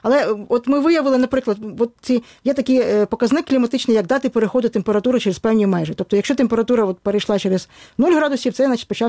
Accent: Kyiv, Ukraine; born there

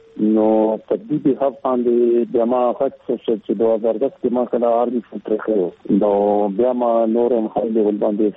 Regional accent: Landi Kotal, Khyber Pakhtunkhwa, Pakistan; د لنډي کوتل کې پیدا شوی ما خپل ایجوکیشن هم لنډي کوتل کې کړی، او بیا د پېښور نه راغلم دلته

